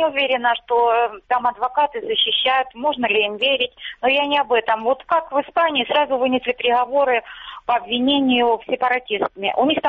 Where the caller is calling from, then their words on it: Luhansk Oblast, Ukraine; Здравствуйте, Луганщина.